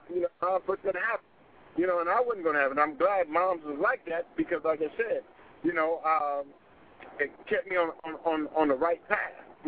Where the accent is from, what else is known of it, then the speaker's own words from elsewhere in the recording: Los Angeles, California, United States; I'm born and raised in South Central LA.